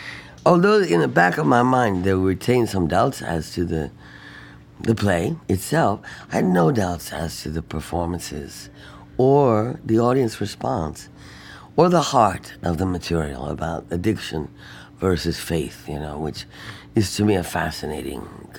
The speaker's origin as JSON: {"language": "English", "region": "London", "country": "United Kingdom", "tie": "born or raised there", "lives_now": "New York, United States", "said": "You know, I came to New York to be a Broadway star. I grew up in London, great theater shows and stuff."}